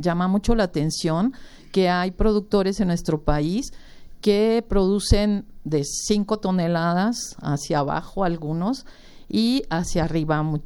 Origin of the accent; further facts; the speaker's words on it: Mexico; como se dice en un libro muy importante para nosotros como agrónomos y como mexicanos.